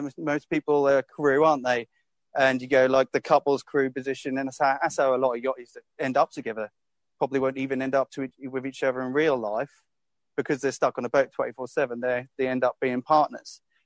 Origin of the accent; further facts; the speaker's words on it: United Kingdom; Obviously, me being a British, probably about 24, 25 at the time, was like, hell yeah, I'm in.